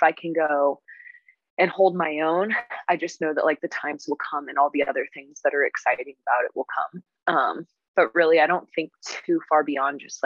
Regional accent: United States; And as an American, there's just so much competition.

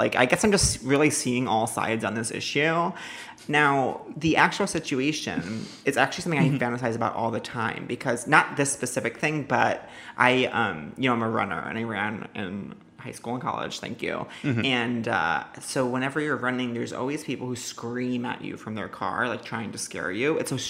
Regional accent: Syosset, New York, United States; I'm Suffolk. I grew up in Suffolk.

